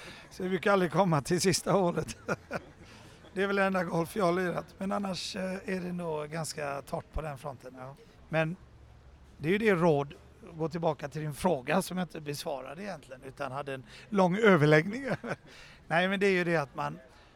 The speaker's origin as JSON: {"language": "Swedish", "town": "Gothenburg", "region": "Västra Götaland County", "country": "Sweden", "moved": "yes", "said": "För jag var ju ändå relativt ung när jag flyttade från Göteborg och vi tog chansen ner i Köpenhamn."}